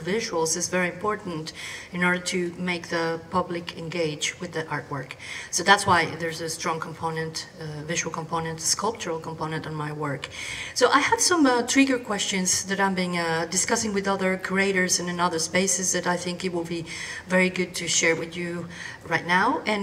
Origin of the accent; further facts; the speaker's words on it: Mexico; I'm from Mexico, and my country, the same as Colombia, started more than 50 or 70 years ago.